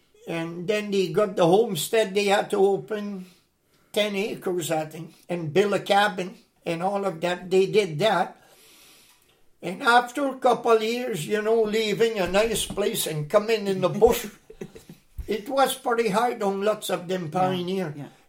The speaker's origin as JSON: {"language": "English", "town": "Montreal", "region": "Quebec", "country": "Canada", "tie": "born there", "said": "I was born in Montreal, and my parents moved west from there."}